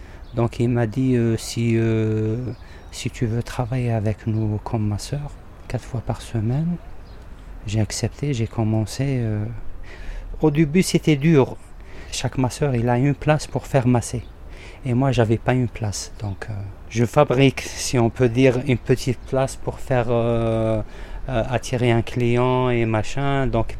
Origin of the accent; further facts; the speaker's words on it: Algeria; moved away as an adult; now in France; j'ai 46 ans, 47 ans plutôt. Voilà, je suis venu en France il y a environ 17 ans, en 2005. Et je suis algérien de nationalité.